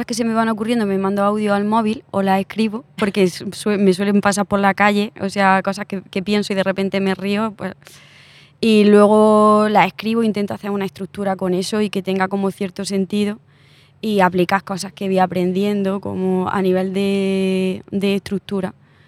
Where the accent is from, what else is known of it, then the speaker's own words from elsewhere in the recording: Úbeda, Andalusia, Spain; En mi pueblo, por ejemplo, en Úbeda se rieron con cosas súper trágicas.